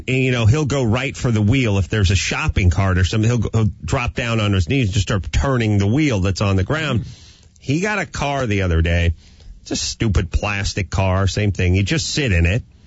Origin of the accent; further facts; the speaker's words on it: North Hollywood, California, United States; every guy I knew growing up in North Hollywood